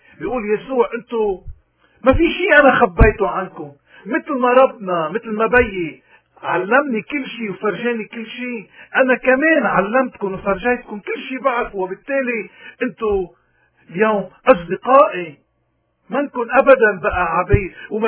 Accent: Lebanon; بهالسياق هيدا نحن اليوم كنا بلبنان كلبنانيين أو ببلاد الاغتراب، ما عم نشوف، ما عم نمر بشيء غريب أبدا.

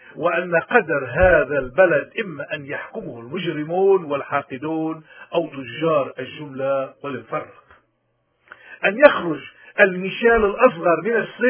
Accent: Lebanon; حتى نقدر كلبنانيين نحن نغير هالواقع هيدا

